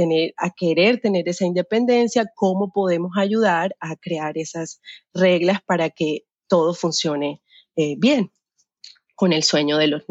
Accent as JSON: {"language": "Spanish", "country": "Colombia", "moved": "yes", "said": "Ahora estoy tratando de llegar a Colombia, yo soy colombiana"}